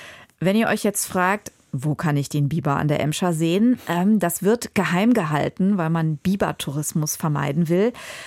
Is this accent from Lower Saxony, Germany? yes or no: no; Dortmund, North Rhine-Westphalia, Germany; wir kommen beide ursprünglich aus Dortmund.